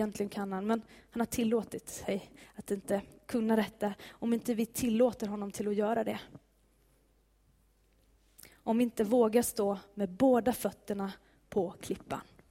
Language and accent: Swedish; Sweden; also born or lived in Bangladesh; Vilket land är mitt hemland? Det är ju Sverige, men jag har ju, eller vem är jag egentligen? När jag flyttade ut till Bangladesh så följde Gud med mig ut. Och när jag flyttade hem från Bangladesh så följde Gud med mig hem.